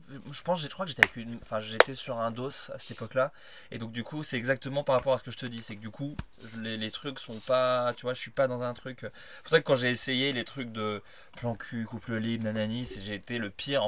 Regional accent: Bourgogne-Franche-Comté, France; J'ai grandi en Bourgogne, et en Bourgogne, t'as un truc.

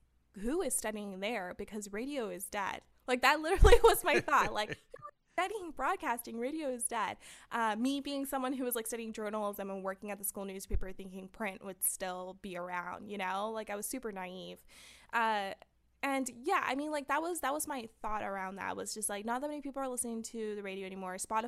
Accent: San Fernando, California, United States; growing up, I grew up in, I'm from San Fernando, and, you know, we didn't have people going to college.

